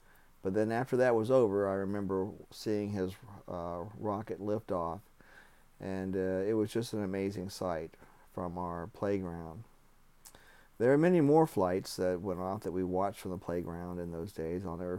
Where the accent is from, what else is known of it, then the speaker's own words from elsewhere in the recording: Cocoa, Florida, United States; now in Cary, United States; I'm from Cocoa, Florida, and I work as a project manager. Today I'm recording this interview from Cary, North Carolina.